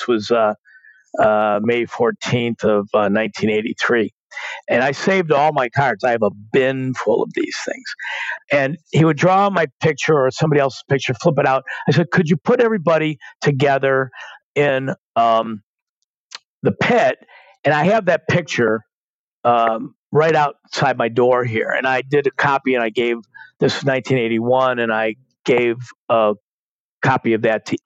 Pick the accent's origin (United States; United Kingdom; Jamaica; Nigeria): United States; Chicago, Illinois; I grew up in Chicago. I caddied for these guys. And I made my way back to Chicago